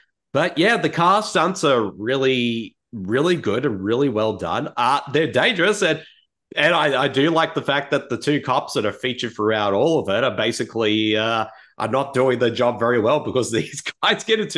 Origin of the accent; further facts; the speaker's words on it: Cobar, New South Wales, Australia; why my hometown of Cobar loves this movie so much.